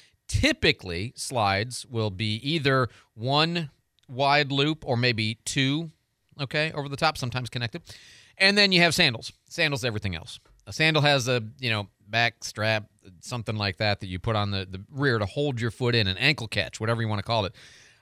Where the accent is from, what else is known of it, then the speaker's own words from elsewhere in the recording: Midwest, United States; I'm not a beach native, right? You know, I'm a Midwesterner. What do we know?